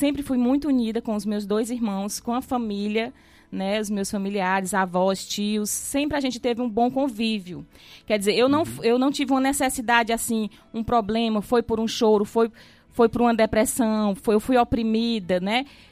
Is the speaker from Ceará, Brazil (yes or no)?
yes; Nova Russas, Ceará, Brazil; Eu sou daqui mesmo, de Nova Russas, nascida e criada aqui.